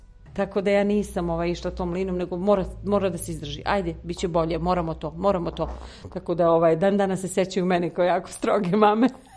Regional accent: Begov Lukavac, Peja District, Kosovo; now in Serbia; potičem iz Metohije, iz jednog malog sela koje se zove Begov Lukavac u srcu Metohije … Udajom nisam promenila prezime. 25 godina sam živjela na Kosovu i Metohiji

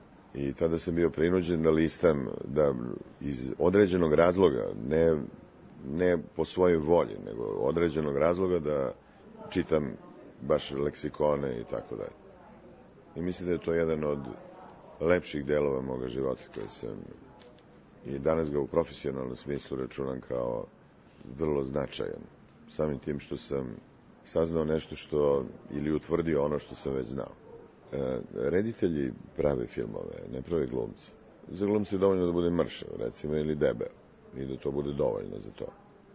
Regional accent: Belgrade, Serbia; born there; Rođen sam i živim u Beogradu. Akademiju sam završio u Beogradu i svoj radni vek provodim delimično u Beogradu.

